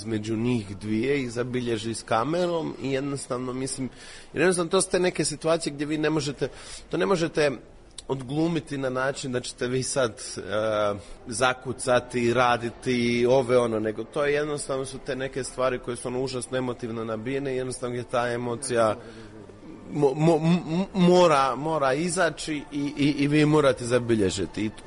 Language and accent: Croatian; Dubrovnik-Neretva County, Croatia; dosta je u filmu je pod utjecajem tog autentičnog miljeja Doline Neretve, odakle sam ja rodom